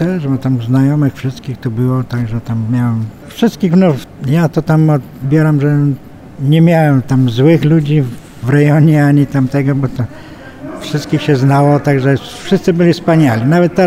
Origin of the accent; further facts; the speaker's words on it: Piła, Greater Poland Voivodeship, Poland; born there; ja jestem urodzony w Pile.